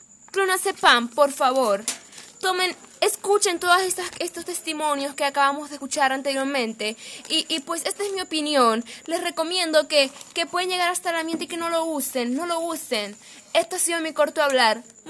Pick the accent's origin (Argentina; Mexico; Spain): Argentina; Buenos Aires; soy de Buenos Aires.